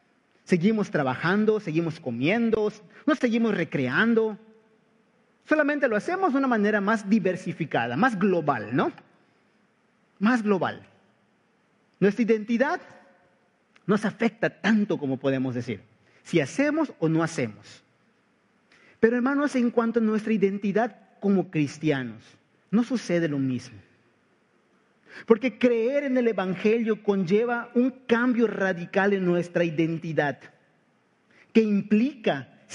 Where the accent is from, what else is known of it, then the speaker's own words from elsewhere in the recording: Mexico; Somos mexicanos, ¿verdad? Porque nacimos en México, porque hablamos español y también porque practicamos algunas costumbres de los mexicanos.